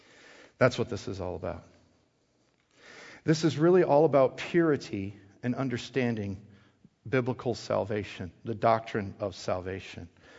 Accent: Wisconsin, United States; I'm a cheesehead. You can judge me as a cheesehead. That's fine. Okay? I'm born and raised in the North.

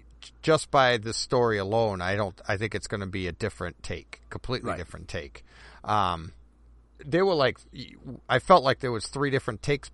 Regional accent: Massachusetts, United States; Well, we're both from Massachusetts.

